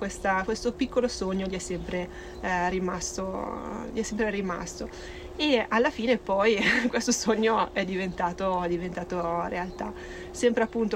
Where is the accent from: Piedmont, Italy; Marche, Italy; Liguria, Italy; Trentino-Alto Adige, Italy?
Piedmont, Italy; Domodossola; Noi siamo di Domodossola.